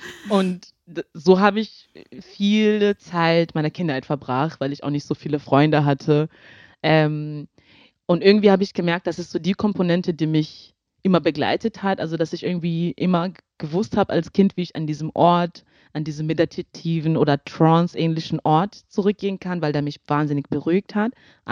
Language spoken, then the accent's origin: German; Zambia; also ich bin in Sambia aufgewachsen und war bei meinen Großeltern im Dorf.